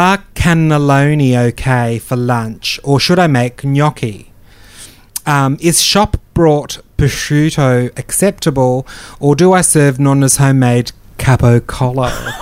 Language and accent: English; Perth, Western Australia, Australia; I came from Perth.